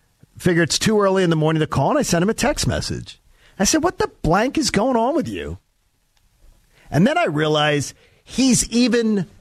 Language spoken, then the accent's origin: English; Broomall, Pennsylvania, United States; there is a senior home on the street I grew up in Broomall, Pennsylvania.